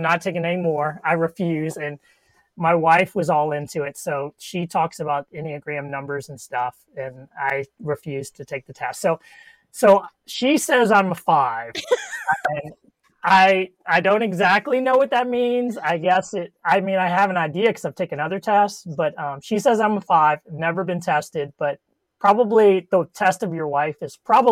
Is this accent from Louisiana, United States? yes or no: yes; New Orleans, Louisiana, United States; I am from New Orleans, born and raised in New Orleans. I was raised in, as many New Orleanians are, in a Roman Catholic family that wasn't very committed to religion.